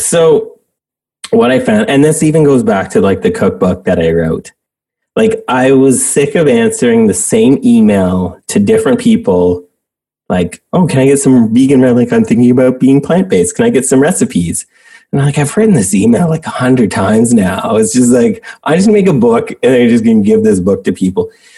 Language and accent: English; Canada; I'm Canadian as well.